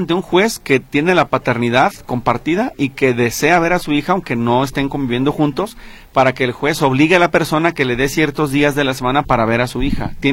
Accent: Spain; Y aparte yo soy español y luego me voy a ir a España

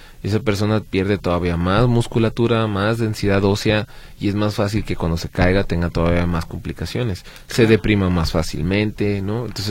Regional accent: Mexico; vale mucho la pena que como mexicanos, como país

